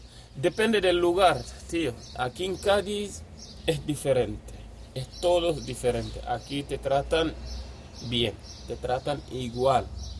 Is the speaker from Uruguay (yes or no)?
no; Senegal; now in Spain; Y soy de Senegal, fíjate que no hay ningún problema.